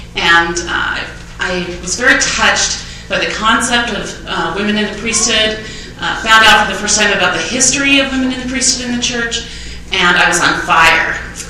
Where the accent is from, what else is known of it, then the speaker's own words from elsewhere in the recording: Logan, Utah, United States; I'm originally from Logan, Utah.